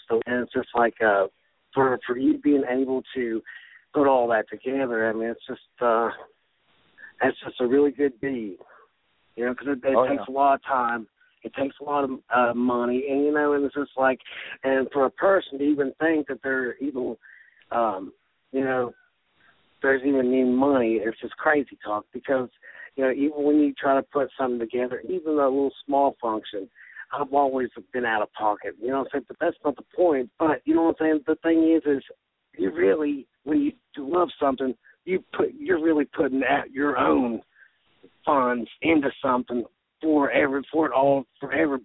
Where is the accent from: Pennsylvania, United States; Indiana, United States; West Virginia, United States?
West Virginia, United States; now in Chicago, United States; even though I'm from West Virginia, it just seems like, you know, there's just a lot of great people here.